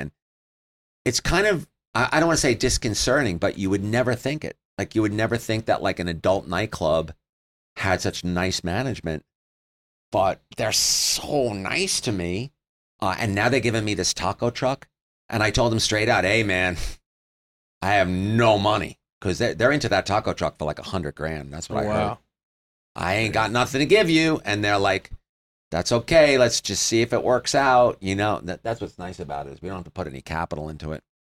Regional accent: New York, United States; Well, I grew up in New York.

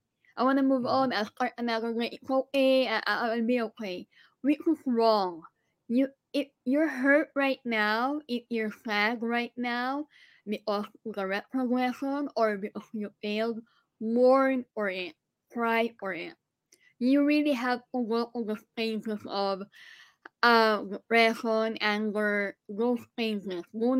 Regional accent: Philippines; moved away; I'm an immigrant. I'm Filipino. Of course, I'm strong.

